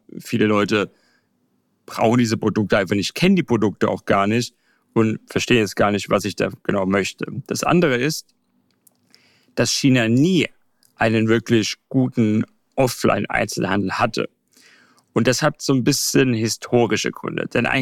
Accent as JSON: {"language": "German", "country": "Germany", "said": "wo ich mich natürlich so ein bisschen als Deutscher schuldig fühle, weil wir natürlich einfach viel mehr Bewusstsein auf solche Sachen wie Umwelt legen"}